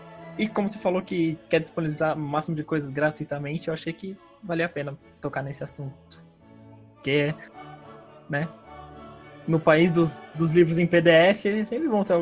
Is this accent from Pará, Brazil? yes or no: no; São Paulo, Brazil; Eu sou paulistano e tenho muitos problemas respiratórios, como todos os paulistanos